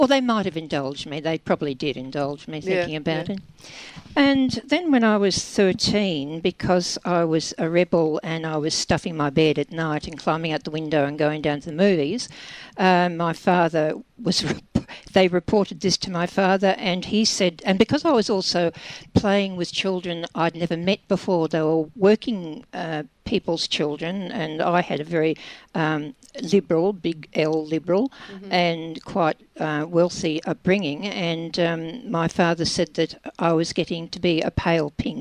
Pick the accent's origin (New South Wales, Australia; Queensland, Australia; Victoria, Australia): Victoria, Australia; St Kilda; I was born in St Kilda. And when I was about 11, we had to move to the country